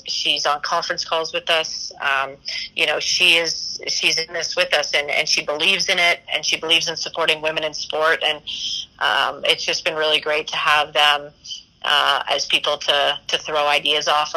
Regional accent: Kingston, Ontario, Canada; because we are both from Kingston, and they loved hockey

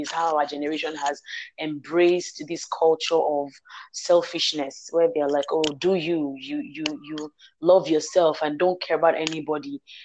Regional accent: Nigeria; as a Nigerian, there's that old thing of, oh, the Niger spirit, never say die.

